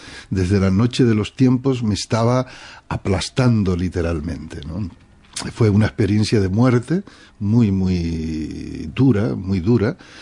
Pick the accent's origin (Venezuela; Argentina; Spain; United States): Spain; Utrera, Andalusia; born there; Nací en Utrera, el pueblo de las Soleares, de … de... de hijo de jornaleros andaluces